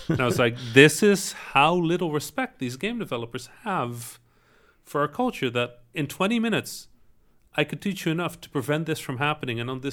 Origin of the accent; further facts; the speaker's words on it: Netherlands; when I was growing up in the Netherlands